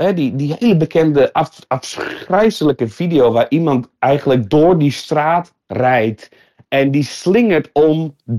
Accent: Friesland, Netherlands; ik kom uit Friesland

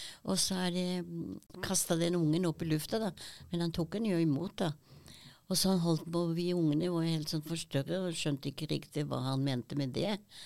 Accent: Vienna, Austria; born or raised there; now in Norway

